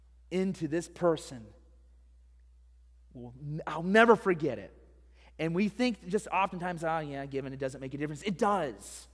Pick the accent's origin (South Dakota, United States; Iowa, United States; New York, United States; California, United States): Iowa, United States; I grew up in Iowa. I was not a farmer. I grew up in a town of 14,000.